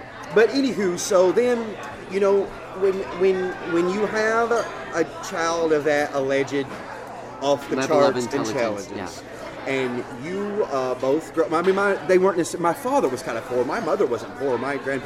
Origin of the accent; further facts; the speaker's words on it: Louisville, Kentucky, United States; now in Texas, United States; I am actually from the city, but my parents grew up in the southern hills of Kentucky, and Louisville, Kentucky, as long as I have lived in Texas, which I've lived in Texas now longer than I lived in Louisville, Kentucky